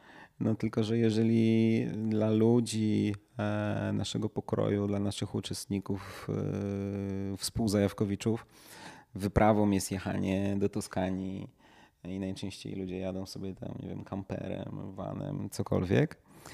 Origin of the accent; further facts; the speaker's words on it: Warsaw, Masovian Voivodeship, Poland; jestem warszawiakiem